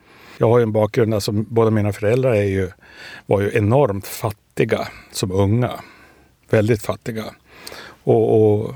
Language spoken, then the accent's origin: Swedish; Rönnby, Blekinge, Sweden; vi hade en SSU-klubb ute på Rönnby där jag är uppvuxen då. Från 12-årsåldern tills jag flyttade hemifrån vid drygt 20-24.